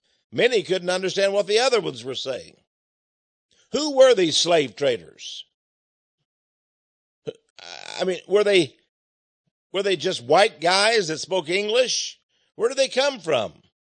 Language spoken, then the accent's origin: English; Beaumont, Texas, United States; I come from the South in Beaumont, Port Arthur, Texas. That's right, this side of Louisiana in Texas, on the Neches River.